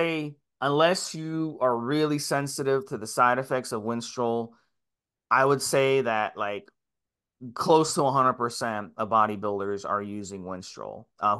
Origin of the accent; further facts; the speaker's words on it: United States; which, you know, as an American, I have no fucking clue even what rugby is.